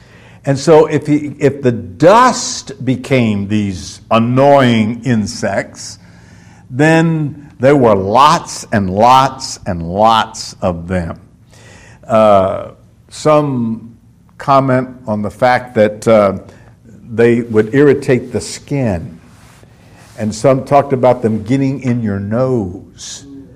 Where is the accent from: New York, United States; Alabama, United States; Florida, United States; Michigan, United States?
Florida, United States; I grew up in Florida, and mosquitoes were just a way of life in Florida.